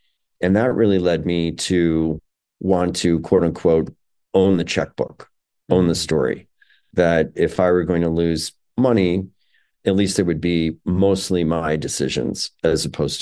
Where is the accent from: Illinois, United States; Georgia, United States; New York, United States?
Illinois, United States; Chicago; Illinois is my hometown. Chicago is my hometown.